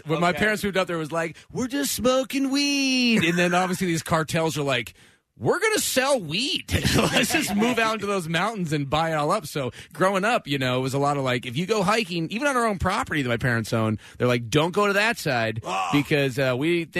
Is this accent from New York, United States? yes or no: no; Boonville, California, United States; A little town called Boonville, California.